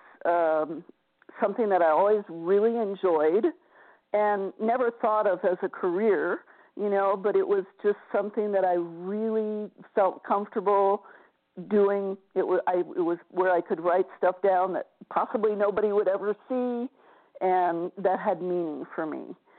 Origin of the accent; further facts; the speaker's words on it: Brazil; I grew up in Brazil